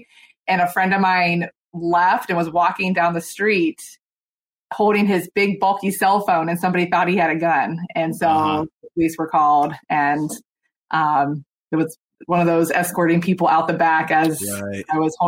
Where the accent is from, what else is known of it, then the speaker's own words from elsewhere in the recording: Youngstown, Ohio, United States; I grew up in Youngstown, which is kind of in the steel mill area by Pittsburgh.